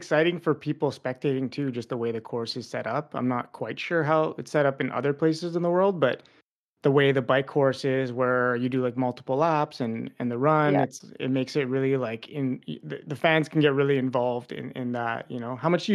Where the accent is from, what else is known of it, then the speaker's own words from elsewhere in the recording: Montreal, Quebec, Canada; So well, I'm from Montreal and this is a Montreal based podcast.